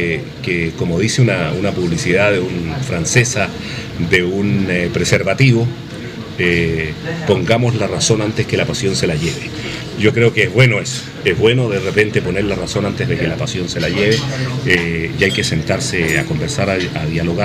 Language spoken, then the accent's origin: Spanish; Copiapó, Atacama, Chile; also born or lived in Inca de Oro; Yo vengo de Inca de Oro, que es el pueblito donde nací, me crié en Copiapó.